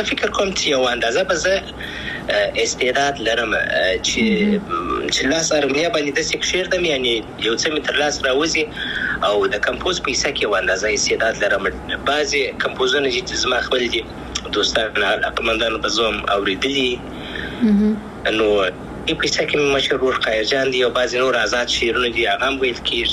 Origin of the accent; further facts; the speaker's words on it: Afghanistan; moved away; اساس مخکنی سوال افغانستان خو زما دی، زه افغان یم، انشاءالله بیا به افغانستان ته ولاړ سم